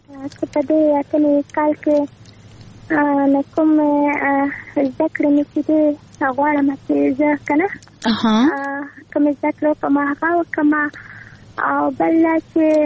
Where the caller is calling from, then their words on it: Maidan Wardak, Afghanistan; ما له میدان ورته کولای چې نه اړیکه نیولې